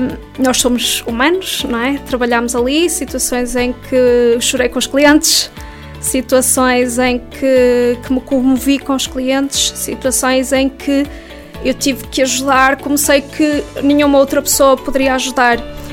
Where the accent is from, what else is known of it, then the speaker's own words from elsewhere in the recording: Arcos de Valdevez, Norte, Portugal; em Arcos de Valdevez, que é a minha terra natal, com todo orgulho